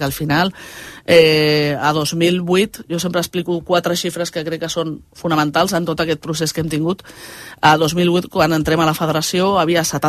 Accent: Viladecans, Catalonia, Spain; A Viladecans, que és d'on soc i on visc encara.

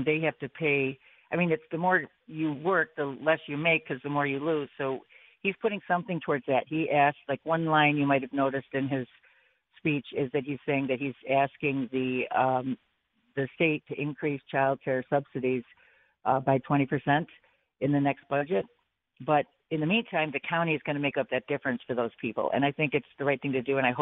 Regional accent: Buffalo, New York, United States; now in Amherst, United States; I'm representing Amherst, New York. I grew up in Buffalo, live in Amherst for 20 some years, and Amherst and Buffalo both, we fund our own police.

